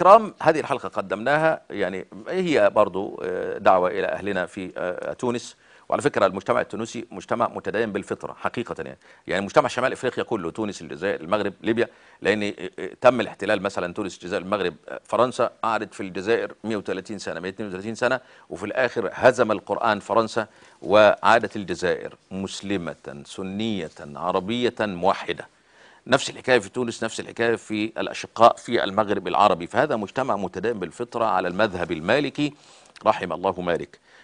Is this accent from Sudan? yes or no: no; Egypt